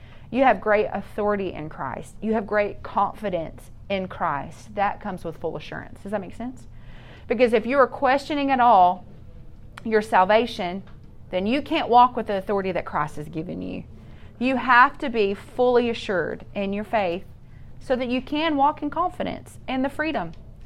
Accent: Bible Belt, United States; I lived like that for a long time because I grew up in the Bible Belt.

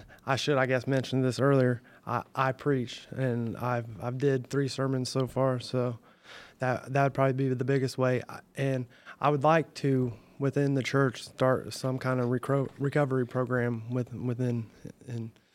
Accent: Liberty, Indiana, United States; Well, actually, in my hometown, Liberty, Indiana, I've attended some of those meetings there.

